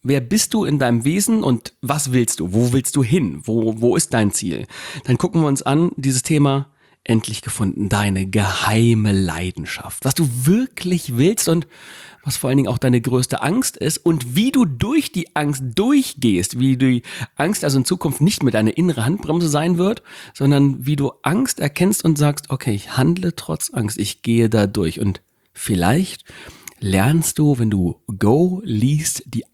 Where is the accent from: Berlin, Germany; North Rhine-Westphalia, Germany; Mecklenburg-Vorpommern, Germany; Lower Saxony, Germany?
Lower Saxony, Germany; Gifhorn; wir kommen ja hier aus Gifhorn, einem kleinen Örtchen Winkel in unserem kleinen Lönskrug hier.